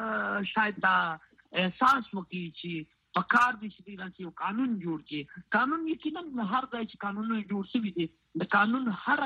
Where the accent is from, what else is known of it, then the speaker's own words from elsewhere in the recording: Balochistan, Pakistan; زه د بلوچستان هغه وګړی یم